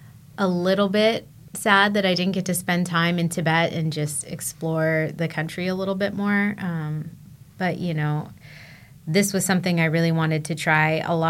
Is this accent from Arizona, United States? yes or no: no; San Diego, California, United States; So to be totally honest, I grew up in San Diego. I was a beach kid. I never went to the mountains.